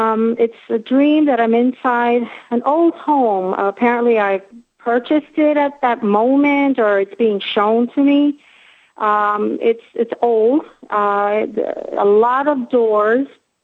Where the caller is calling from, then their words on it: New York City, New York, United States; I'm in New York City.